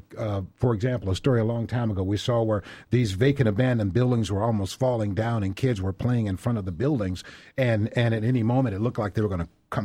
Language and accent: English; St. Louis, Missouri, United States; I'm from St. Louis and I care about St. Louis, as are a lot of people on our staff at Fox 2. I went to Vashon High School, then went on to Cornell University, then came back here to St. Louis. So this is my home.